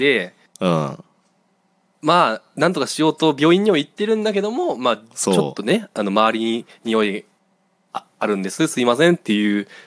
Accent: Kansai, Japan; で僕ら関西人じゃないですか、まあまあまあ、関西人だから

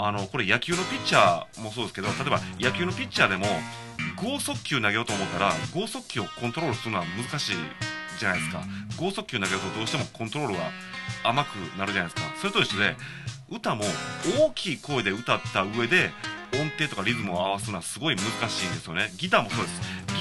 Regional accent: Shiga, Japan; で僕滋賀県出身なんで、伊勢やなしに伊賀うどんは食べたことあるんですよ。

